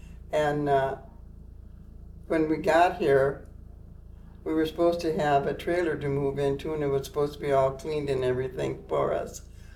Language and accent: English; Ladysmith, Wisconsin, United States; And we lived in a small town, Ladysmith. Went to school there, grew up there, lived there until I went